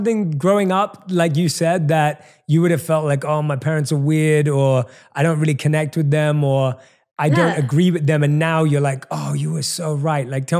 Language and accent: English; London, United Kingdom; my wife and I, both from South Asian backgrounds, were born and raised in London.